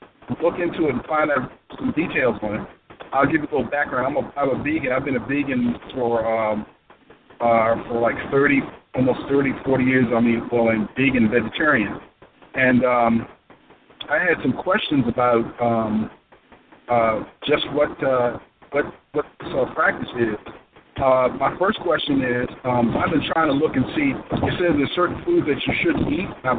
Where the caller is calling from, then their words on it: Baltimore, Maryland, United States; I'm calling from Baltimore.